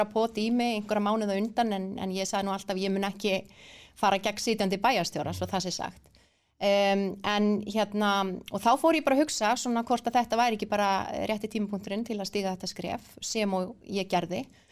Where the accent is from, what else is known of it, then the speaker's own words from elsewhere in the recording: Reykjavík, Capital Region, Iceland; now in Kópavogur, Iceland; ég þriggjabarnamóður úr efri byggðum Kópavogs og hef alið, ég reyndar ekki fætt og uppalinn í Kópavogi heldur ólst ég upp í Breiðholti